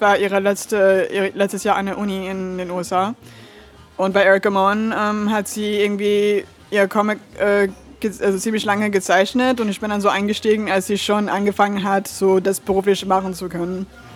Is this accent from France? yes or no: yes; France; now in Berlin, Germany; Ich bin in Frankreich geboren und auch groß geworden. Und meine Eltern sind beide aus den USA und haben auch eine Zeit in Schweden gelebt. Und ich wohne seit 2010 in Berlin.